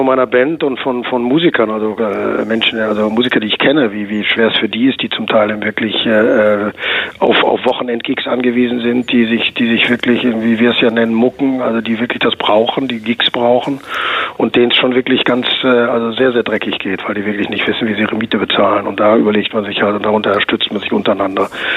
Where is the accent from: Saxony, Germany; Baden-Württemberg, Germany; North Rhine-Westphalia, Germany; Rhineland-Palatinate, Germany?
North Rhine-Westphalia, Germany; und ich. Also wir kommen ja auch aus dem Ruhrgebiet.